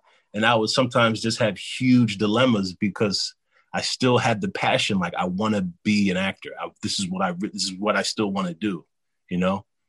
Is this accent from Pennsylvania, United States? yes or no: yes; Philadelphia, Pennsylvania, United States; He's from Milwaukee. I'm from Philly, so we connected and we made Philwaukee.